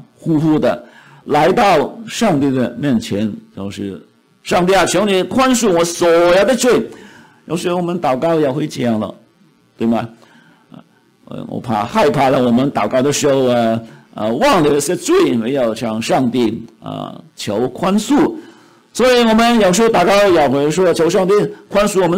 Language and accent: Chinese; Canada; 我们加拿大人很喜欢讲 sorry